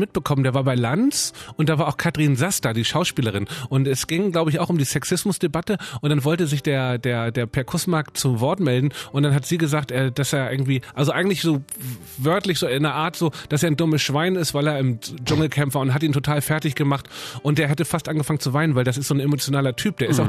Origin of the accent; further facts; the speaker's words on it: Hamburg, Germany; Ich bin in Eidelstedt geboren fast. Also ich bin in Eimsbüttel geboren, bin dann aber ziemlich schnell nach Eidelstedt gekommen.